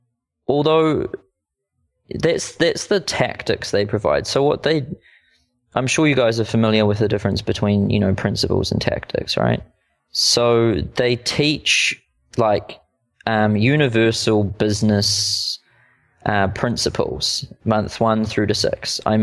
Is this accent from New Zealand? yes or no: yes; Auckland, New Zealand; a co-working space in Auckland in New Zealand, which is my hometown.